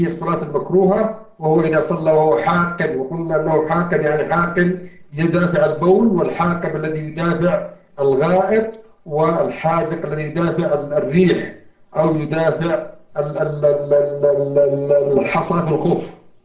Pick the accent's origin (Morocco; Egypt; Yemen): Yemen; في كل مسجد عندنا في اليمن، في أماكن كثيرة